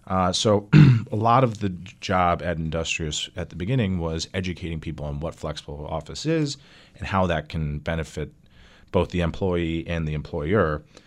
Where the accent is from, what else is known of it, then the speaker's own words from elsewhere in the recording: Connecticut, United States; now in Buffalo, United States; I grew up in Connecticut, very close to New York City